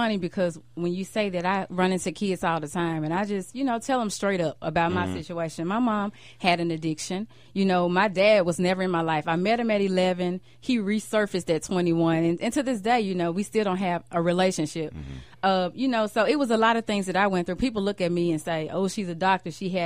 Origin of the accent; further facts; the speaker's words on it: Memphis, Tennessee, United States; You know, I grew up in North Memphis.